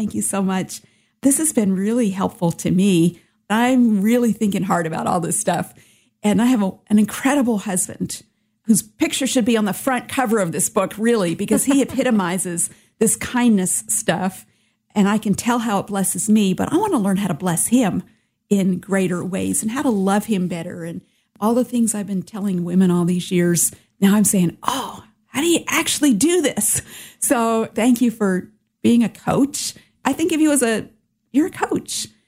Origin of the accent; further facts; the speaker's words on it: Michigan, United States; now in Atlanta, United States; I came from Michigan, and we met here in Atlanta.